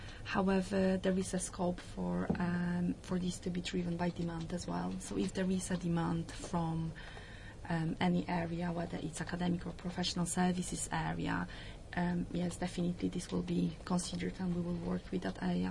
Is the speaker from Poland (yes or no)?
yes; Poland; English is a second language; now in United Kingdom; So I came to the UK from Poland 12 years ago, 12 years in April